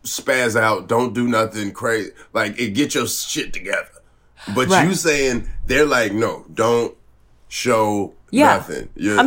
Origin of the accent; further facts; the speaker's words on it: the South, United States; I'm from the South, though, so it's, you're going to see the racism.